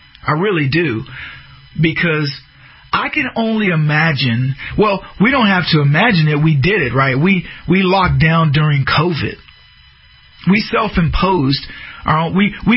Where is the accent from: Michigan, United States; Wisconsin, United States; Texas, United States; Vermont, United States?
Texas, United States; and sadly, I grew up in Texas. These little Texas towns that border Mexico, they sadly sort of take on a little bit of the Mexican culture because so many of the people come across.